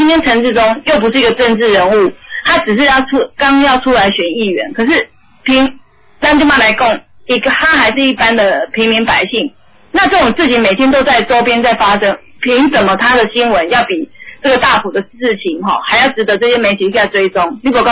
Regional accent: Taiwan

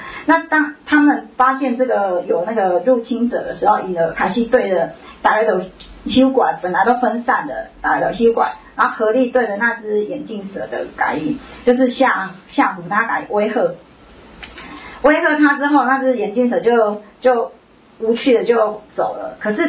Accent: Taiwan; 就是现在就是要我们台湾人哈来做一个觉醒

